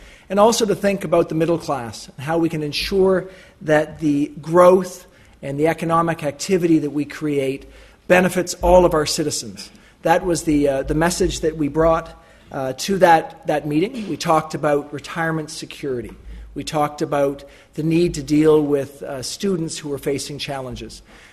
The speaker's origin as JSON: {"language": "English", "country": "Canada", "said": "as a Canadian coming abroad to someone and he's your tutor"}